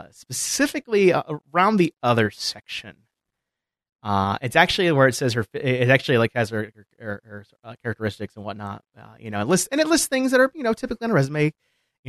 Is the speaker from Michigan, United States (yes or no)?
yes; Michigan, United States; I mean, I grew up in Michigan, so I did grow up in the Midwest